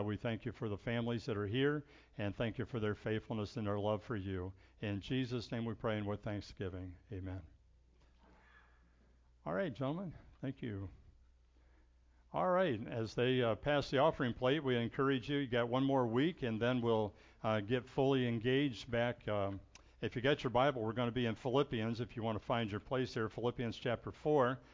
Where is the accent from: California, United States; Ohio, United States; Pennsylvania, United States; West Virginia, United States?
Ohio, United States; I was born and raised in Ohio.